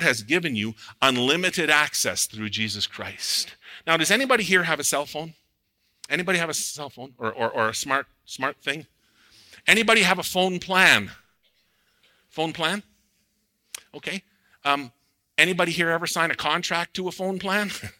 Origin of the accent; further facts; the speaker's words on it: Ontario, Canada; here in Alberta we have some wild blueberries, but where I grew up in Northern Ontario, we have wild blueberries everywhere.